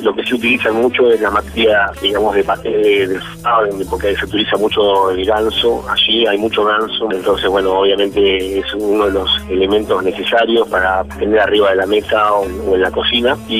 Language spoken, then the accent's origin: Spanish; Mar del Plata, Buenos Aires Province, Argentina; pude asesorarme desde Argentina, desde mi tierra, hablo de Mar del Plata